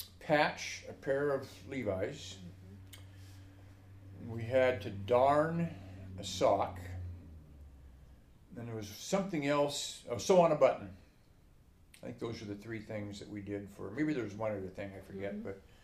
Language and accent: English; North Bend, Oregon, United States; I was born in North Bend, Oregon, Central Oregon coast, in 1939. And I spent my entire life up until college in North Bend, graduated from North Bend High School in 1958.